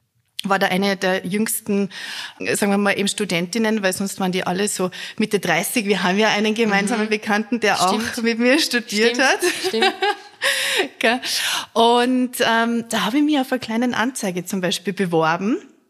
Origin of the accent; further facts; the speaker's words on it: Zell am See, Salzburg, Austria; Also ich stamme ja ursprünglich aus Zell am See und bin aber relativ schnell nach meiner Matura auch dann nach Salzburg gegangen.